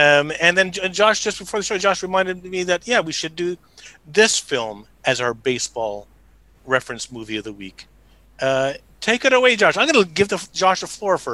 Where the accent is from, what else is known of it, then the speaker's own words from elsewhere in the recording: Canada; I'm actually Canadian, but I'm here on behalf of British Television.